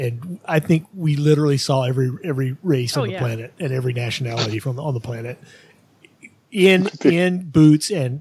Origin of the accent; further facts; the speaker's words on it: Texas, United States; as much as it pains me as a Texan to say this, I believe Australia is slightly larger than Texas.